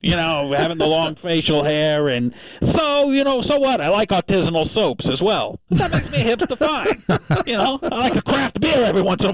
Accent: Forney, Texas, United States; I grew up a common man in Forney. I'm from Forney. I'm right out there.

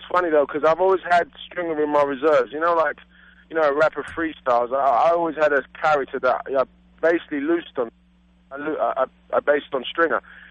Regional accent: United Kingdom; There was no special treatment or anything like that because I'm British.

